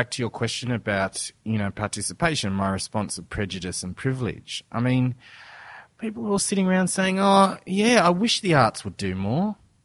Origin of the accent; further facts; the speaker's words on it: Australia; it's not that I should abnegate my Indian identity to be more Australian. It's just that I'm Australian.